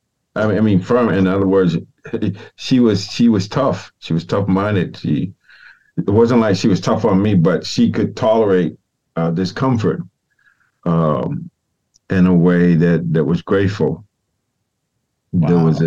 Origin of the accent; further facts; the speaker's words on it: Boston, Massachusetts, United States; I grew up in Boston, Massachusetts and Roxbury. And we were living at 52 Quincy Street.